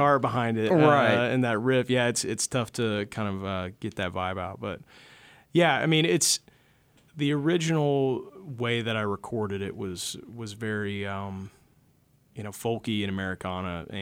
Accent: Fort Smith, Arkansas, United States; I've got some guys that are some of my good friends and some that I grew up with in Fort Smith, Arkansas.

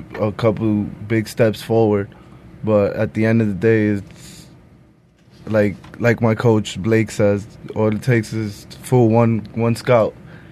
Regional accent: Manhattan, New York, United States; born there; I, on the other hand, was a Yankee fan because I was born in Manhattan.

